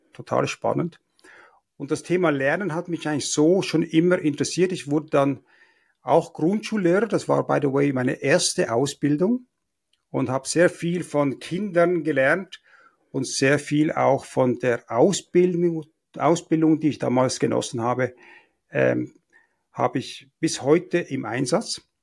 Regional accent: Basel, Basel-Stadt, Switzerland; now in Zürcher Oberland, Switzerland; Also im Moment lebe ich im Zürcher Oberland, aufgewachsen in Basel, studiert in Zürich.

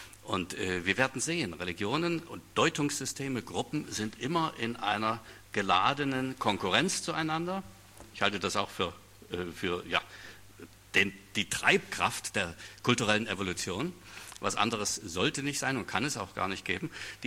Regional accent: India; now in Germany; Ich bin zweitens in Indien aufgewachsen, habe dort gelebt, in einer wirklich religionspluralen Gesellschaft und lebe nun in Bayern, einer nicht so religionspluralen Gesellschaft.

